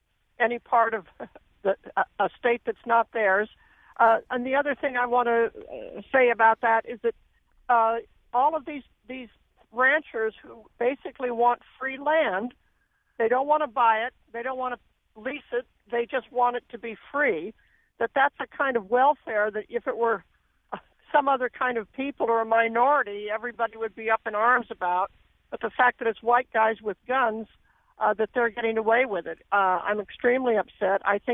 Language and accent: English; Oregon, United States; Yeah, I wanted to call. I'm originally from Oregon.